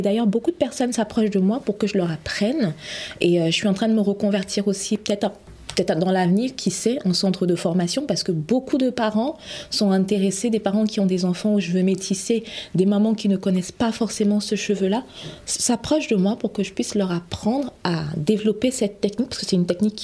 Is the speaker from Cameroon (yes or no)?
yes; Cameroon; now in France; moi je suis originaire du Cameroun, donc ensuite je suis arrivée en France et je ne trouvais personne pour me le faire.